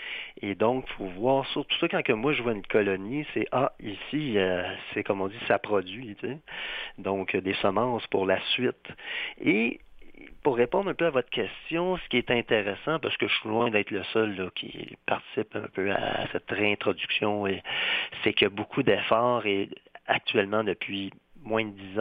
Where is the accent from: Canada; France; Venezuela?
Canada; Saint-Lambert, Quebec; Je viens d'une ville du sud de Montréal en pleine basse terre, des sols très riches. Je viens de Saint-Lambert, dans le temps, c'était une autre ville qu'aujourd'hui, dans un sens, elle s'en est plus loin. Et c'est une ville avec des beaux grands arbres